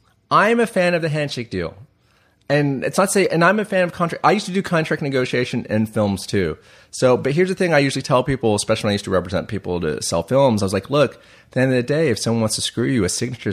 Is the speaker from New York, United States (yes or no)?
no; Dallas, Texas, United States; like when I grew up in Dallas and predominantly white society, and I feel like I was always inferior.